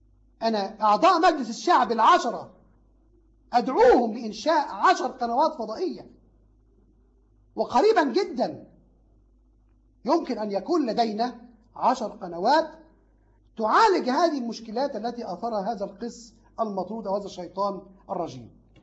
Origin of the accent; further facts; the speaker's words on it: Egypt; عندنا في مصر